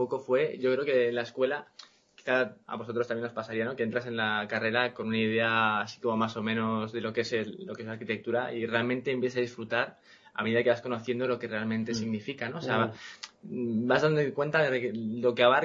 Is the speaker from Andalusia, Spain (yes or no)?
no; Alicante, Valencian Community, Spain; born there; Sí, nacimos en Alicante. Los tres.